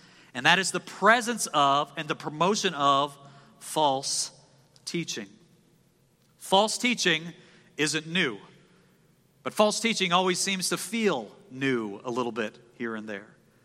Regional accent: Nebraska, United States; first of all, I'm from Nebraska, so back off.

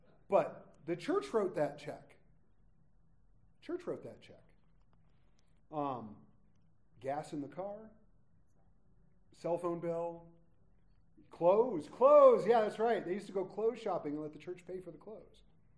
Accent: West Covina, California, United States; born there; I was born on a chilly November day in 1976. I was born in California. It probably wasn't a chilly November day. I was born in West Covina at a little hospital.

